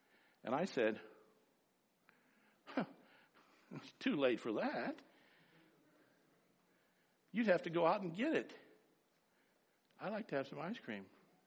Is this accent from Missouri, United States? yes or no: no; Fort Walton Beach, Florida, United States; I'm from Fort Walton. I don't know a whole lot of stuff in Montgomery.